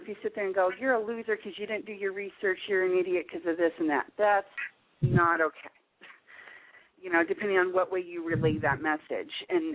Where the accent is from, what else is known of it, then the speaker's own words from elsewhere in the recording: Alaska, United States; because I was from Alaska and people needed people from Alaska, I got treated very well.